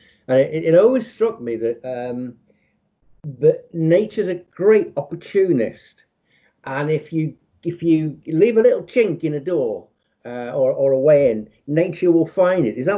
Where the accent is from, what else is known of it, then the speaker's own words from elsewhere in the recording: North West England, United Kingdom; I come from Merseyside originally